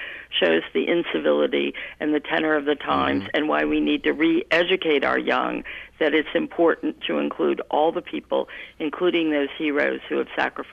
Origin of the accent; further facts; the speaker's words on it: Texas, United States; a lot of people thought, because I was from Texas, I might have been reaching for my gun.